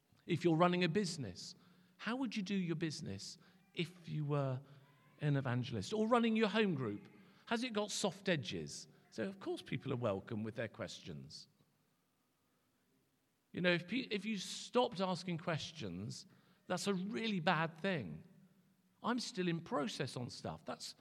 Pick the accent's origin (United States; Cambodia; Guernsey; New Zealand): Guernsey; I grew up in Guernsey.